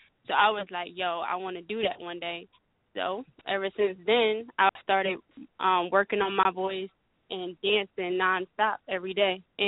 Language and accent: English; Camden, New Jersey, United States; Like, when people meet me, they don't ever think I'm from Camden.